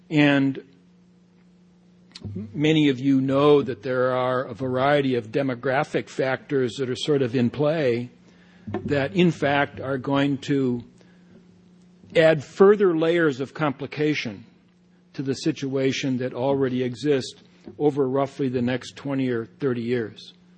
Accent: United States; I'm not an Israeli. I'm not Jewish. All right? I am an American

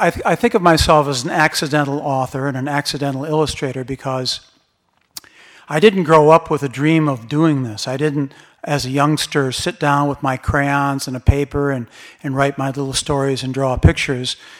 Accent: Grand Rapids, Michigan, United States; I grew up in Grand Rapids, Michigan.

